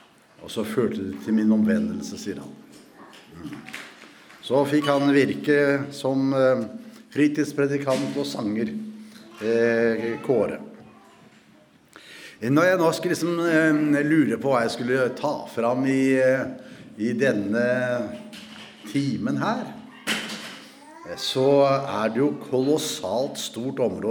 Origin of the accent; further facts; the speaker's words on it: Porsgrunn, Telemark, Norway; Og bedehuset var vel forholdsvis stort, synes jeg, hjemme I Porsgrunn, det revet nå.